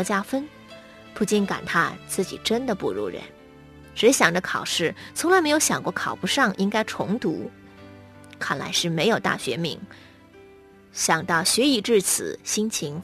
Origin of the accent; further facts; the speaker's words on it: North China, China; born there; 我出生在北方的一个小县城，走遍全城也不过是个把小时的功夫。城小人也少，只有3所高中